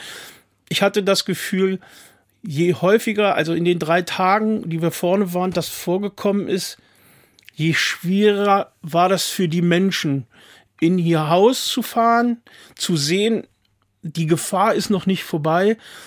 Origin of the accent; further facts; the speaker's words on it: Lower Saxony, Germany; Ja, wir sind aus dem Landkreis Goslar.